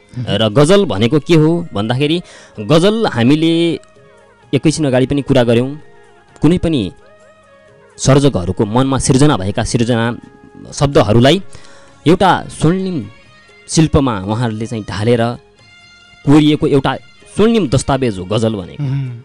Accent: Sudurpashchim Province, Nepal; now in Dhangadhi, Nepal; म मेरो जन्मथलो डोटी जिल्ला, सुदूरपश्चिमको डोटी जिल्ला सातफरी गाविसको वडा नम्बर 2 जजला, यो साबिकको ठेगाना हो। अहिले भोक्टान गाउँपालिकामा परिणत भएर भोक्टान गाउँपालिकाको वडा नम्बर 4 मेरो घर पहाडमा।

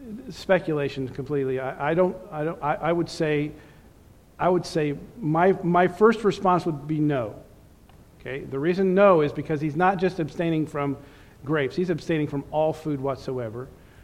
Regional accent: Kansas, United States; That's just like I'm called a Kansan because I come from Kansas.

